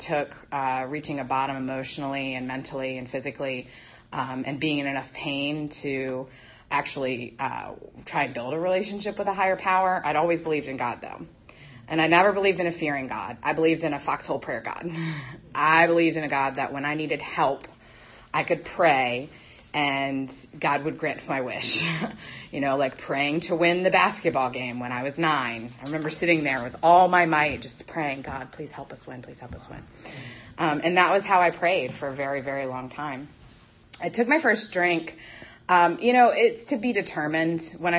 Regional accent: Gloucester, Virginia, United States; I grew up in Gloucester. I was talking to Billy about that. Gloucester, Virginia, not Gloucester, Massachusetts. It is spelled the same way. It's a really small town.

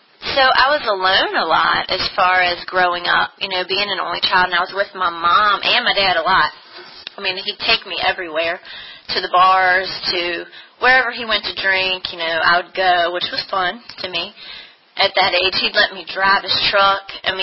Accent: Hopewell, Virginia, United States; So I am an only child, and I'm from Hopewell, Virginia.

